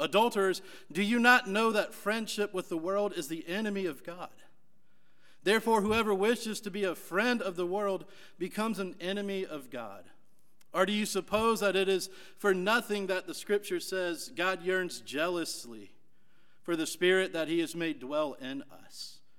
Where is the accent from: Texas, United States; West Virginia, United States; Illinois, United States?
West Virginia, United States; But about me again, I'm from West Virginia